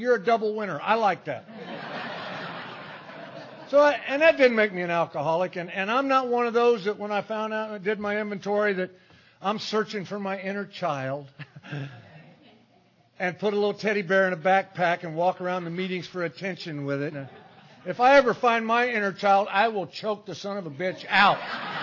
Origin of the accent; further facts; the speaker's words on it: Danville, Illinois, United States; I was born in Danville, Illinois, and Dad worked on the railroad, and Mom was took care of me and my two brothers, and I just had a great childhood growing up in Danville